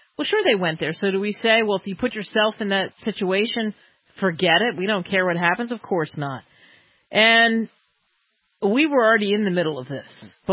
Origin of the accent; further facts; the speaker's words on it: Southern United States, United States; I grew up in the South. I have deep Southern roots